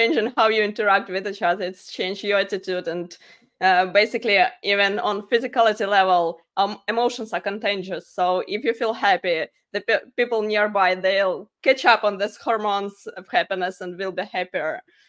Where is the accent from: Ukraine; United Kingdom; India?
Ukraine; now in United States; I'm in Texas near the Houston area. Mm-hmm. Yeah, but originally I'm from Ukraine. We came here 4 years ago.